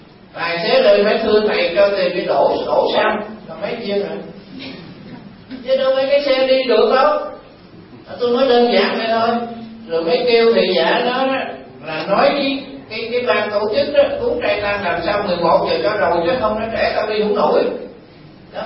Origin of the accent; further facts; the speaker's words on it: Southern Vietnam, Vietnam; tôi là dân Nam Bộ nhưng mà học ở ngoài miền Trung, rồi sống làm việc ở miền Trung